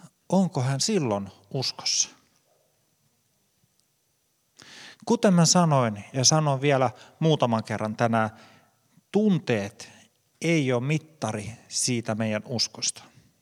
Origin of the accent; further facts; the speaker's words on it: Karelia, Finland; me todettiin, että me ollaan karjalaisia ja me karjalaiset ehkä tehdään pieni poikkeus